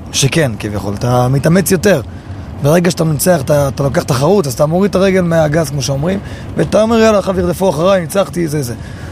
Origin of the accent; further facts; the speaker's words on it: Netivot, Southern District, Israel; גדלתי בנתיבות.